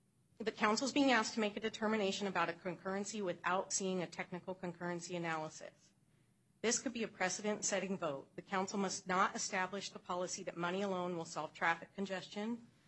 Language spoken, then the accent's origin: English; Black Diamond, Washington, United States; now in Bellevue, United States; I live in Bellevue, and I grew up in Washington, in Black Diamond, Washington.